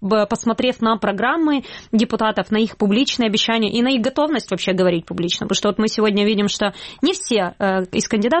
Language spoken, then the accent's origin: Russian; Crimea, Ukraine; я, как человек из Крыма родом